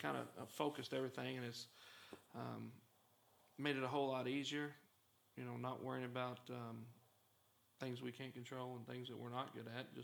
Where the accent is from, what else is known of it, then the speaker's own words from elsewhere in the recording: Kentucky, United States; Yeah, I, growing up in Oldham County, like everybody else, I started farming and working in the construction industry